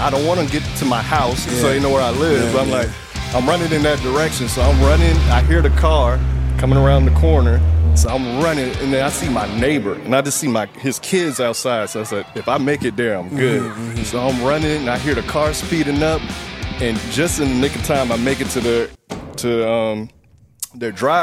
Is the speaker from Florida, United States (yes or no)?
yes; Florida, United States; How y'all liking Florida? Y'all went to my home state.